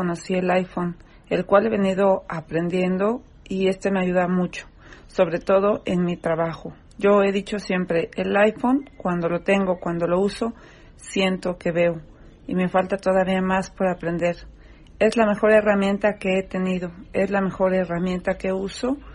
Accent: Mexico City, Mexico; de la Ciudad de México.

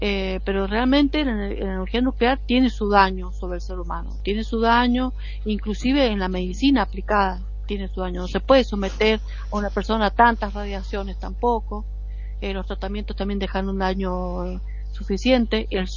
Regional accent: Argentina; Bueno, en mi país, en Argentina, no hay reactores.

